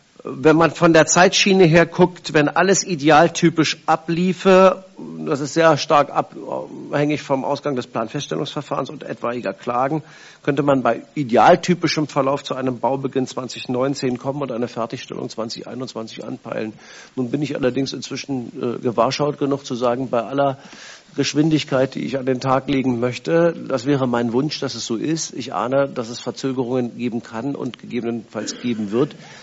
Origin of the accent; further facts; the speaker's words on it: Schleswig-Holstein, Germany; für uns auch in Ahrensburg und da, wo ich herkomme, eben auch in Stormarn